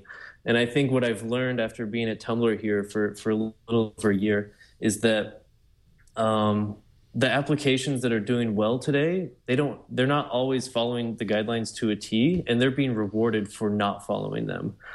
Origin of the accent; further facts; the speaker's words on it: New York, United States; Yeah, so as a New Yorker, I'm listening to podcasts every single day on the subway.